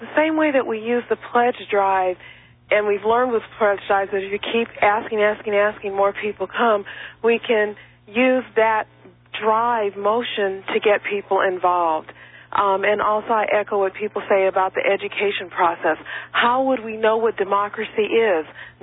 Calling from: Monterey, California, United States

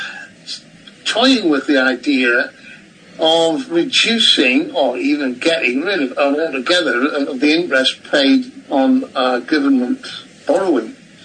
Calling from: Newcastle, North East England, United Kingdom; I'm speaking from Newcastle.

